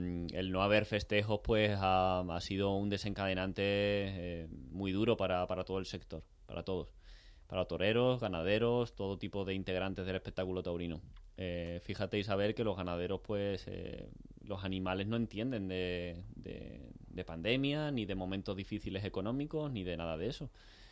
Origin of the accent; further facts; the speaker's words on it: San Fernando, Andalusia, Spain; Con 7 años me traslado a San Fernando, a Cádiz, mi tierra, la tierra paterna.